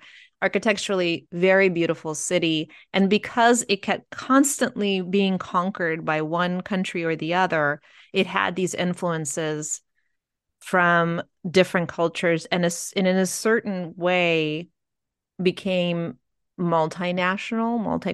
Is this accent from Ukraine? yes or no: yes; Ukraine; first language Russian; English is a second language; because I'm a Russian speaker from Ukraine. So I was born in Ukraine, and many people from Ukraine speak fluent Russian for complicated reasons as well.